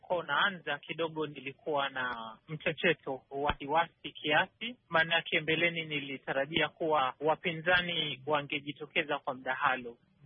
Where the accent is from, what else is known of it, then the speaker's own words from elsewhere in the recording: Kenya; Mimi ni mzaliwa wa Kenya, nimeishi na kusomea Kenya.